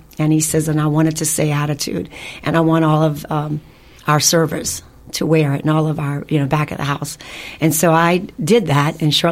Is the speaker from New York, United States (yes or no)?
no; New Orleans, Louisiana, United States; I met my original partner, Dale Wamstead, who both of us were born and raised in New Orleans.